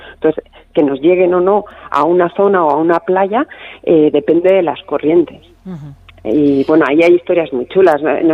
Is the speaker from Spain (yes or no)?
yes; Alicante, Valencian Community, Spain; also born or lived in Brittany; now in Basque Country, Spain; yo soy alicantina, claro, vivo aquí en el País Vasco